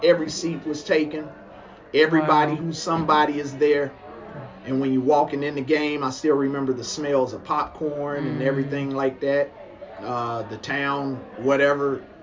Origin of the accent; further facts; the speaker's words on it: Muskogee, Oklahoma, United States; We grew up in Muskogee, but they end up building a house back toward where they grew up at.